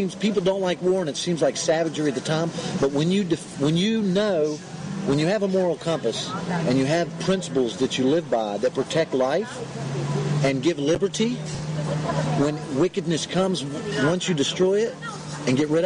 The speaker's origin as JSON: {"language": "English", "country": "United States", "said": "And look, as an American, I can't begin to wrap my mind around."}